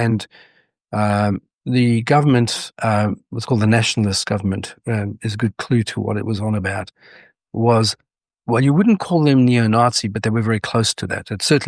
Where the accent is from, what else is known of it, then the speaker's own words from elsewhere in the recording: South Africa; born there; I was born in 1959 in South Africa, which means smack bang in the middle of apartheid South Africa.